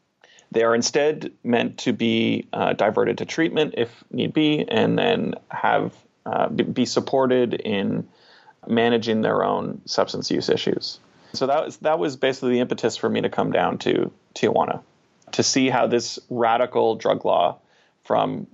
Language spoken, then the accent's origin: English; Vancouver, British Columbia, Canada; So I'm Canadian, and I'm from Vancouver, Canada